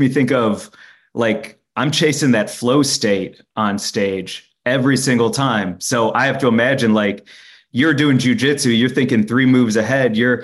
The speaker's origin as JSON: {"language": "English", "town": "St. Louis", "region": "Missouri", "country": "United States", "tie": "born or raised there", "said": "I grew up in St. Louis, Missouri, and I went up right after a comedian who was performed way before me named Nikki Glaser."}